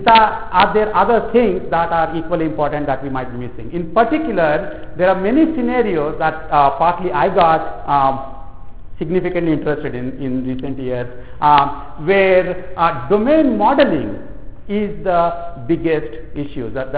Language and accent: English; South India, India; I'm from South India, I can be spicy.